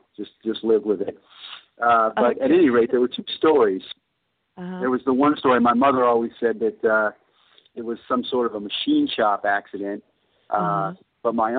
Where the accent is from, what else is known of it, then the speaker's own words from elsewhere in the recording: Hawthorne, California, United States; Well, Hawthorne was a working-class town, not far from LAX, I suppose mm-hmm. you could say, near the beach communities. Mm-hmm. It was a great, great place to grow up.